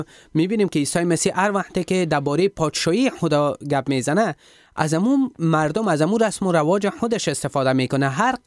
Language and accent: Persian; Afghanistan; افغان هستیم، ما از این فرهنگ هستیم، ما از این کشور هستیم، ما کدام بیگانی نیستیم.